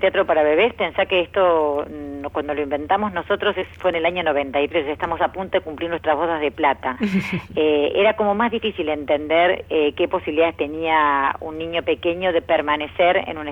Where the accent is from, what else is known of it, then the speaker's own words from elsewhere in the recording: Buenos Aires, Argentina; y yo me crié acá en Buenos Aires